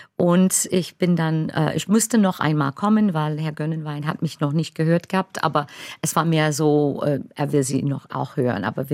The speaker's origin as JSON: {"language": "German", "country": "United States", "said": "ich wusste das immer als Amerikanerin, wie wichtig die Met ist."}